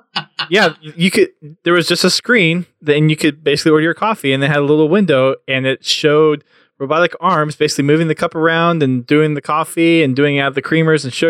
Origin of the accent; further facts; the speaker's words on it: Houston, Texas, United States; Right? My hometown.